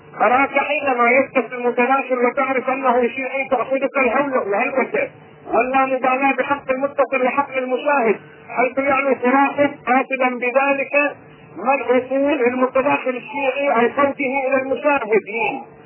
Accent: Bahrain; أنا من البحرين،

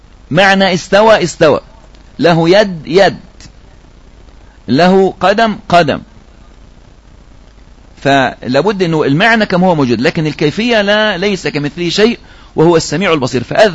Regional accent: Egypt; وخاصة بلادنا مصر، هذه مستهدفة

